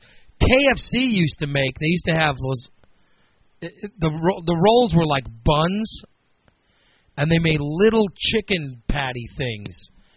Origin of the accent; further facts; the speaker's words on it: Missouri, United States; And although I'm a Cub fan, but I grew up near St. Louis, we would go down there and we'd play football in the street outside of the old Busch Stadium